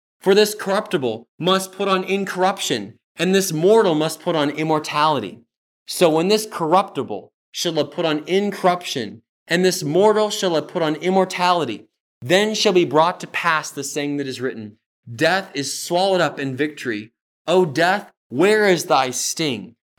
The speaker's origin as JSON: {"language": "English", "town": "Modesto", "region": "California", "country": "United States", "tie": "born or raised there", "said": "the funeral was held in my hometown of Modesto, California, where I grew up."}